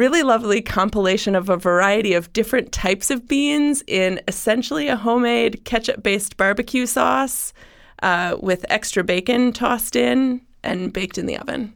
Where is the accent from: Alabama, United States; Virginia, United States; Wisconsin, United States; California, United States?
Wisconsin, United States; now in Columbus, United States; I mean, I was raised in Wisconsin.